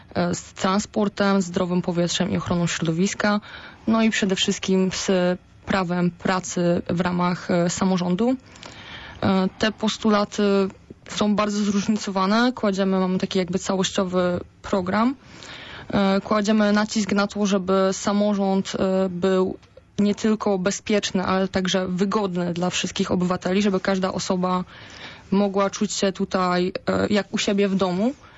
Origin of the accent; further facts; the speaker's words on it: Poznań, Greater Poland Voivodeship, Poland; ja jestem z Nowego Miasta, gdzie osiedla były projektowane w ten sposób, że tej zieleni jest naprawdę dużo.